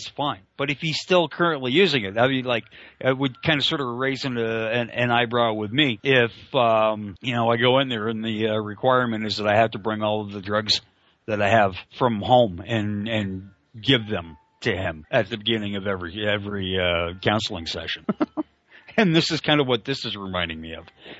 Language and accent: English; Canada; I happen to know for a fact I'm Canadian